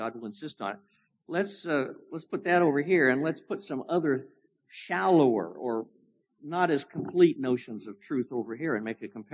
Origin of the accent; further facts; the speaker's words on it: Wichita, Kansas, United States; The truth is, murder and robbery are more prevalent in New York City than Wichita, Kansas, my hometown.